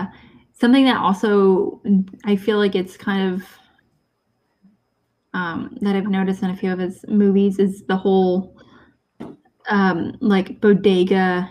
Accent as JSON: {"language": "English", "region": "Midwest", "country": "United States", "tie": "born or raised there", "said": "Which I'm actually really jealous about, just because like growing up in the Midwest"}